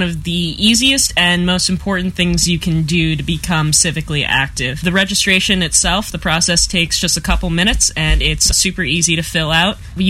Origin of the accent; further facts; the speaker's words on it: United States; just as an American